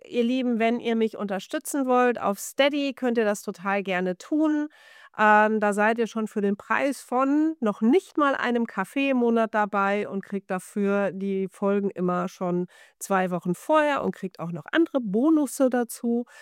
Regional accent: Bavaria, Germany; now in North Rhine-Westphalia, Germany; Es gibt tatsächlich hier in NRW gibt es das mehr als bei uns in Bayern oder als ich noch in Bayern war.

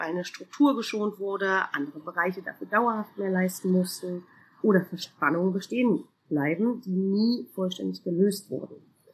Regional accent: Jüterbog, Brandenburg, Germany; ich bin Tierphysio und Tierheilpraktikerin für Hunde und Katzen. Ich komme aus Jüterbog

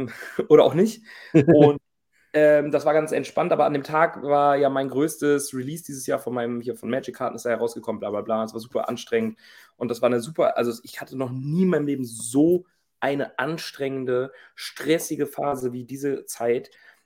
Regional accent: North Rhine-Westphalia, Germany; so aus dem mittleren OWL-Raum, also Nordrhein-Westfalen, OWL, so Ostwestfalen-Lippe in dem Bereich, wo ich herkomme

